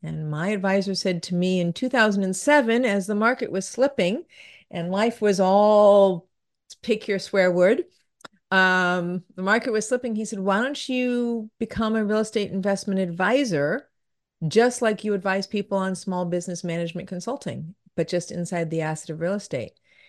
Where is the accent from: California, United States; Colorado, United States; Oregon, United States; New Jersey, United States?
California, United States; San Gabriel; I grew up in San Gabriel, like I just mentioned, and we used to have third degree smog alerts.